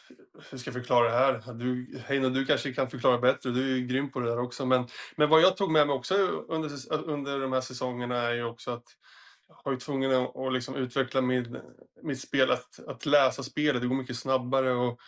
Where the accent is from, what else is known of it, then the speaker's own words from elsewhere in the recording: Sweden; Men det är bara kul att få vara hemma i Sverige igen och landa och träffa familj och vänner och som sagt laget igen.